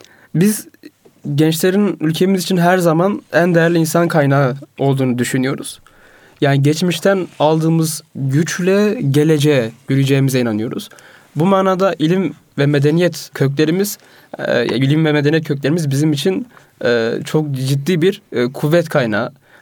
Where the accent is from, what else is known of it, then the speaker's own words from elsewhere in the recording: Mardin, Turkey; Mardinliyim.